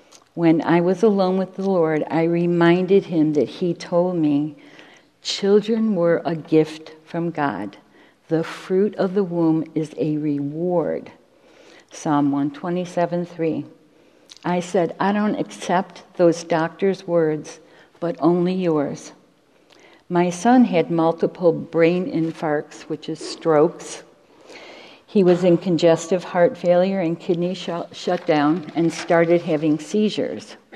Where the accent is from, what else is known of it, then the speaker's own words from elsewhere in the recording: Rochester, New York, United States; the three of us left San Diego. We moved back to Rochester, New York, my hometown.